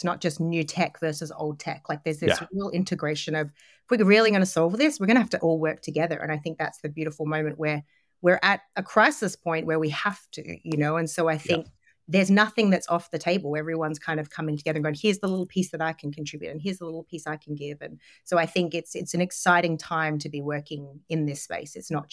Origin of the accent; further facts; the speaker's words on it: Australia; now in United States; Sure. So born and raised in Australia